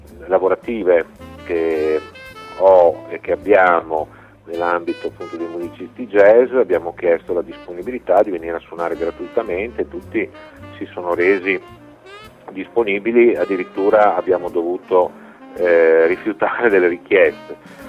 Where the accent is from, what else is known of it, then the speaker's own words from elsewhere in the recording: Modena, Emilia-Romagna, Italy; Io sono di Modena e quindi siamo a 20 km proprio dall'epicentro.